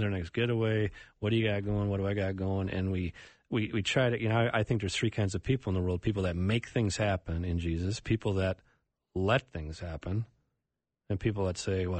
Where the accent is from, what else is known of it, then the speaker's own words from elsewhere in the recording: Edina, Minnesota, United States; we're from Edina